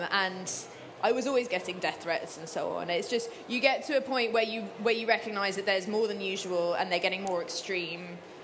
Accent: Turkey; Greeks are quite excited when they hear I'm from Turkey

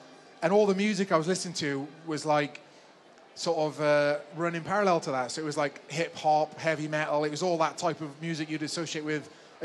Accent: Pontypridd, Wales, United Kingdom; born there; I was born in Pontypridd.

